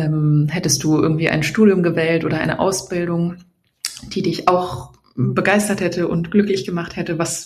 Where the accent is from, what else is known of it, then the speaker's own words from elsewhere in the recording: Rhineland, Germany; Ich komme aus dem Rheinland und bin ziemlich genauso alt wie du.